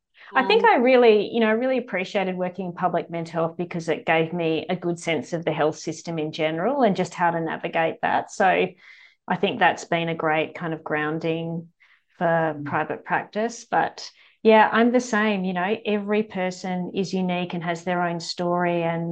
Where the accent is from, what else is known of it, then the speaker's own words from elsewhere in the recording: Perth, Western Australia, Australia; also born or lived in Canberra / New South Wales; so I'm originally from Perth and still go back regularly. So I did my undergrad degree in WA before moving over to Canberra to do my postgrad studies